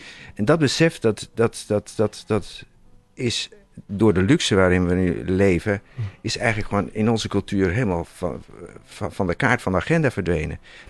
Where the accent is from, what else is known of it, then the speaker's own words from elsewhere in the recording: Netherlands; Hoe wij daarop moeten reageren als Hollanders, als Nederlanders.